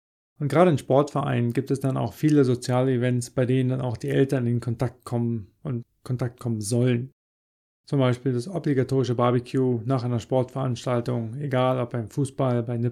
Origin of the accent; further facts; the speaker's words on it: Germany; now in Australia; Das mache ich auch nach 3 Jahren in Australien immer noch. Ja, als Deutscher in Australien hat man natürlich dann den kleinen Nachteil